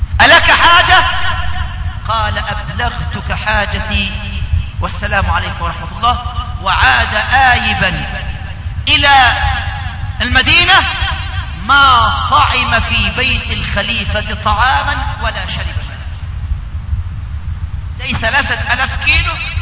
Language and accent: Arabic; Egypt; اللي كانوا عايشين في وسطنا كمصريين